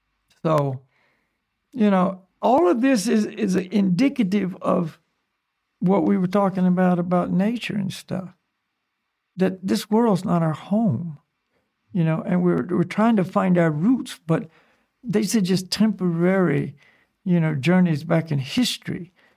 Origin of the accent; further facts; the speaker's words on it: Hillsborough, North Carolina, United States; Well, I'm from the United States. But where? Well, I was North Carolina. That's where I was born and raised. But where? Okay. And then you give the city, Hillsborough